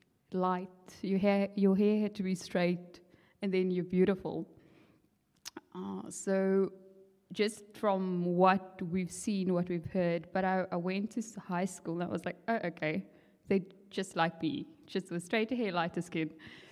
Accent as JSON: {"language": "English", "town": "Nababeep", "region": "Northern Cape", "country": "South Africa", "tie": "born or raised there", "said": "So I grew up in the Northern Cape in a town called Nababi, which I'm sure like half the people here hasn't heard about. It's extremely Afrikaans, but colored Afrikaans. And Northern Cape colored Afrikaans."}